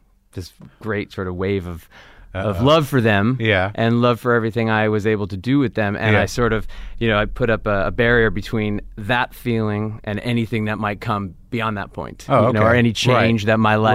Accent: California, United States; Here, in the Valley.

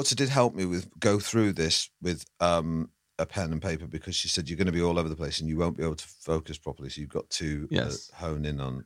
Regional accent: Manchester, North West England, United Kingdom; moved away as an adult; I grew up in Manchester. I never had to descale a kettle till I was 20-something and came down south.

